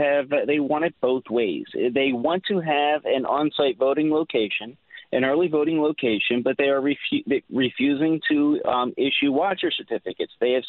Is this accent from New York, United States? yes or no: no; Philadelphia, Pennsylvania, United States; I grew up, I'm Philly born and bred myself. I'm from Kensington.